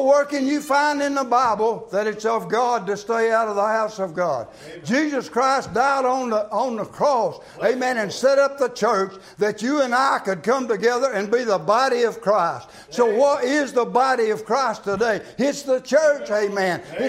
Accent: United States; I'm glad I live in a free country. I'm glad I was born in a free country. I'm glad I'm an American.

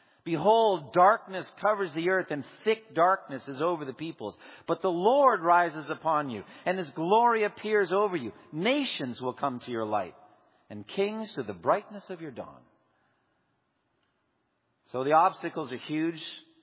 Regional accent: Massachusetts, United States; And it's not because I'm from Massachusetts.

